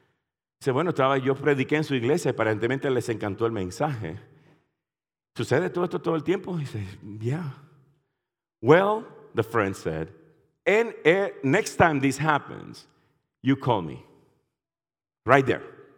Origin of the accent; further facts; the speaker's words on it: Nicaragua; I remember when I came from Nicaragua. I'm Nicaraguan. Yo soy nicaragüense. Yo soy Nicaragua.